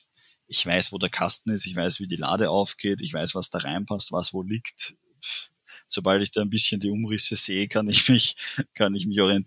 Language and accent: German; Vienna, Austria; Bei uns in Wien gab es das auch mal